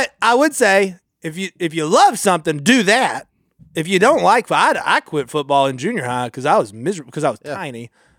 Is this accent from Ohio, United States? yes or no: yes; Cincinnati, Ohio, United States; Hey, Duck Call Room … I'm from Cincinnati, Ohio.